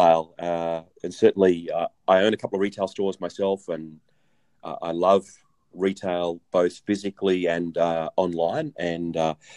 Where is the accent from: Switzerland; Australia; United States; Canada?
Australia; I'm Australian.